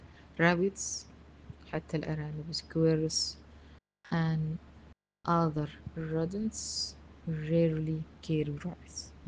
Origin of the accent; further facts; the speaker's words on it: Sudan; نسموه داء السعر أو السعار عندنا في السودان.